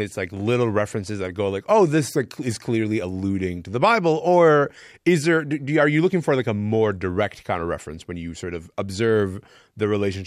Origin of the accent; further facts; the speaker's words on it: Kingston, Ontario, Canada; When I was growing up in Kingston, Ontario